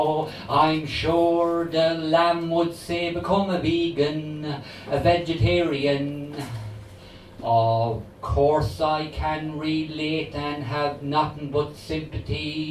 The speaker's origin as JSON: {"language": "English", "town": "Galway", "region": "Connacht", "country": "Ireland", "said": "I'm from Galway. I suppose it could be worse, I could be from Mayo."}